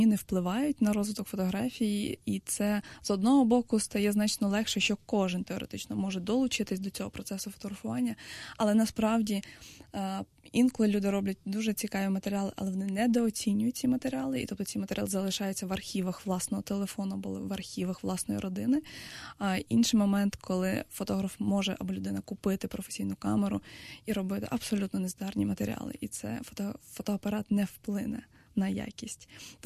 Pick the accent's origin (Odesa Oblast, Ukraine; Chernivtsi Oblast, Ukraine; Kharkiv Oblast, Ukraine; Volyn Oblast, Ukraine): Odesa Oblast, Ukraine; Odesa; Ну, напевно, головна причина, тому що я з Одеси